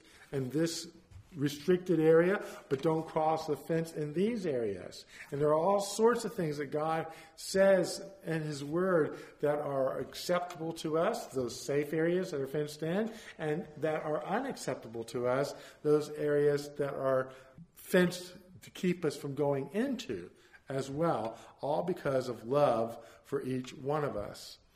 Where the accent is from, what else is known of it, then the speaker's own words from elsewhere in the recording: Florida, United States; or I grew up in Florida, maybe on a coastline that was not a very safe area to go into